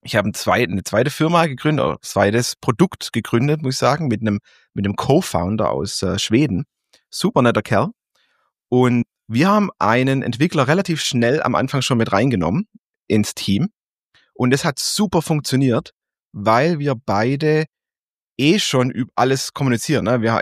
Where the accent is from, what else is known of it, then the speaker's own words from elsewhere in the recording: Stuttgart, Baden-Württemberg, Germany; Ja, ganz kurz, ich komme aus Stuttgart